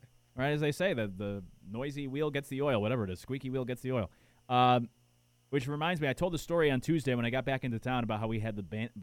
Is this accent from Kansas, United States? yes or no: no; Connecticut, United States; we grew up in Connecticut. We grew up Hartford Whalers fans.